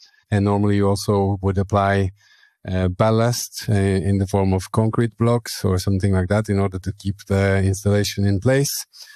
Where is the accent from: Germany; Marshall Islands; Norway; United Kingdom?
Norway; English is a second language; I'm from Norway. So I learned German at school about 20 years ago now.